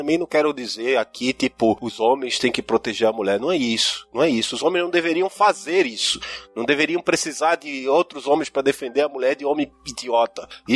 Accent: Recife, Pernambuco, Brazil; now in Santa Catarina, Brazil; é de onde eu vim, é da minha criação também, é do meu estado, porque no Nordeste essas coisas, como eu digo aqui em Santa Catarina, eu digo, olha, isso lá em Recife não se cria não

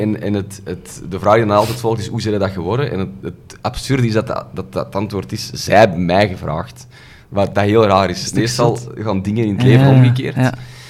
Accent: Edegem, Flanders, Belgium; Ja, klopt, want ik ben van Edegem, maar ik ben wel geboren in Sint-Augustinus. En dat in Wilrijk, tot nader orde.

